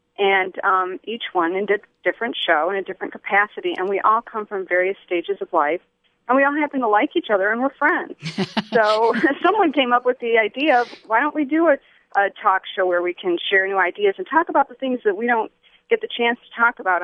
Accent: Detroit, Michigan, United States; I grew up in Detroit, so my parents have been in Detroit until the last year.

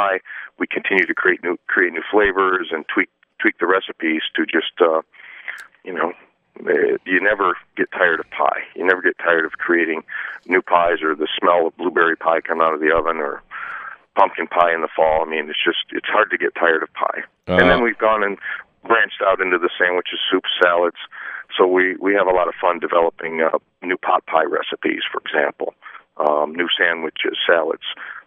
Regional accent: Lansing, Michigan, United States; that's kind of my hometown, and I just love to get back and connect with the downtown that I knew as a kid.

